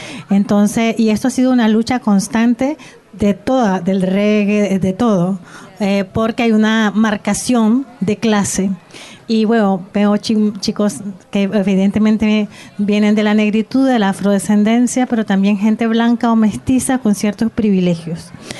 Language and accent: Spanish; Nicaragua; yo soy de Centroamérica, en Nicaragua, y bueno, toda la parte de Nicaragua, de la costa Caribe, es creole y con mucha influencia jamaiquina. Yo vengo de un barrio más mestizo, pero barrio popular.